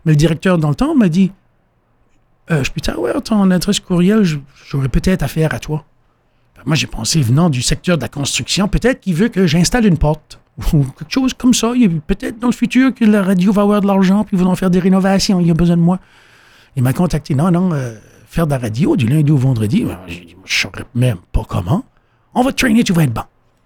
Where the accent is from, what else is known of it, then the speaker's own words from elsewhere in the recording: Neguac, New Brunswick, Canada; J'étais habitué à Miramichi. Je connais Miramichi. J'ai grandi à Négoac. Je connais l'endroit, je connais les rues, je connais le monde.